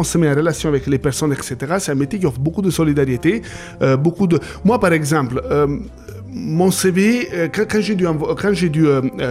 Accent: Naples, Campania, Italy; born there; French is a second language; moved away; also born or lived in England; je suis italien, bon, je pense que l'accent, vous pouvez l'entendre. Je suis né dans la banlieue de Naples, donc il y a très longtemps, il vaut mieux ne pas le dire. Bon, après, j'ai travaillé, vécu et travaillé un peu en Angleterre, 2 années

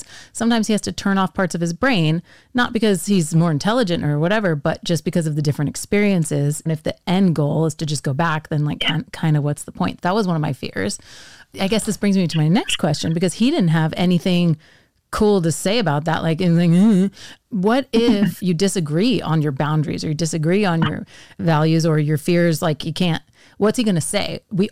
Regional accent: United States; my fear is like I'm raising Europeans. I'm American.

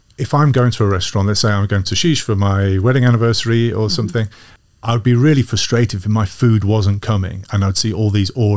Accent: Birmingham, West Midlands, United Kingdom; And when I was growing up in Birmingham

